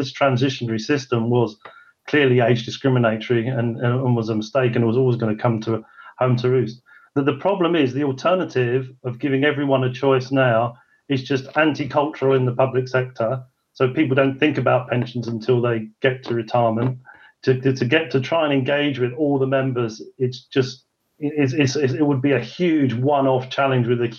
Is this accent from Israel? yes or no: no; Switzerland; now in United Kingdom; You know, I came from Switzerland in the last 7 years, and that this kind of thing just didn't exist.